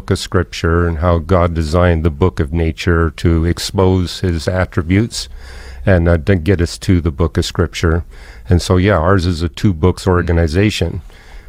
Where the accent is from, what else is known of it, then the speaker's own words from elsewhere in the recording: Canada; I was born and raised in Canada. I was not raised in a Christian home